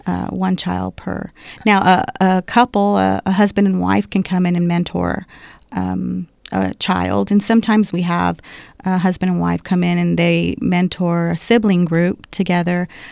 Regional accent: Corpus Christi, Texas, United States; I'm the branch coordinator for the Corpus office. I have two kids, and I am from Corpus, and I've actually been a social worker in Corpus for 20 years here in our community.

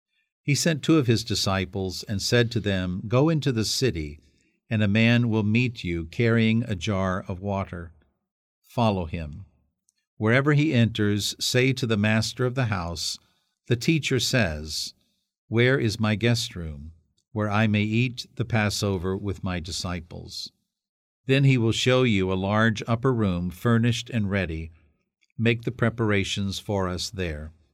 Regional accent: Corpus Christi, Texas, United States; when people here ask me where I'm from, other bishops or other people, and I say I'm from Corpus Christi, and they say, is that actually the name of your diocese?

